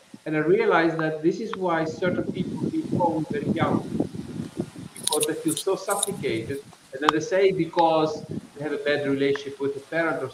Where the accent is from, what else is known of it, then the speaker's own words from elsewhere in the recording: Tunisia; moved away as an adult; now in Netherlands; I was raised in Tunisia because my father is from there, my mom was Dutch, and I went back to Holland.